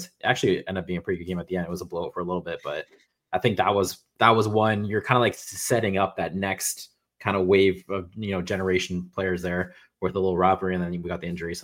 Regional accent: Canada; we're Canadian

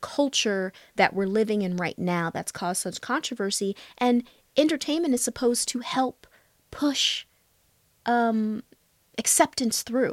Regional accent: the South, United States; I grew up in the South.

